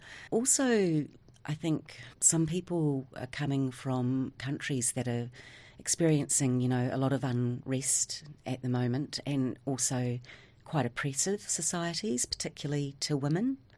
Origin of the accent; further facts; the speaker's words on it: New Zealand; born there; I was born in New Zealand, but my parents are Irish and they immigrated to New Zealand.